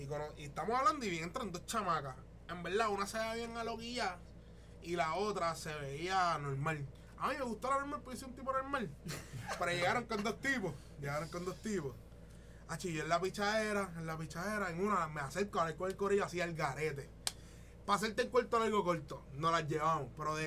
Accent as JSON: {"language": "Spanish", "country": "Puerto Rico", "said": "éramos como 5 puertorriqueños, salimos de janguear de una barra"}